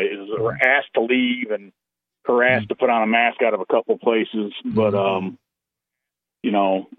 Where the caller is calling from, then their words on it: Grand Rapids, Michigan, United States; Grand Rapids, Michigan.